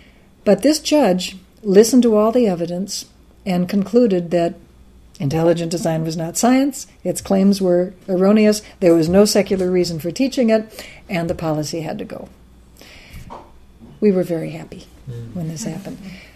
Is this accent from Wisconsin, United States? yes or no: yes; Wisconsin, United States; which I'm from Wisconsin, so of course I want people to be civilized.